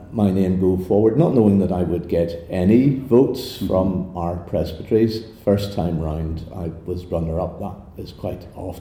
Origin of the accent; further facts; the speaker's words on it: Omagh, Northern Ireland, United Kingdom; born and brought up in Oma, the county town.